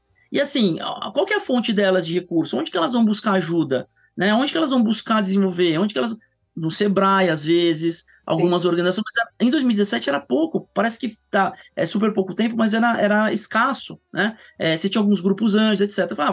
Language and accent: Portuguese; São Paulo, Brazil; moved away as an adult; now in Curitiba, Brazil; Eu sou de São Paulo, mas aí faz 16 anos que eu moro em Curitiba. Eu vim por causa da Microsoft e da minha esposa, que é curitibana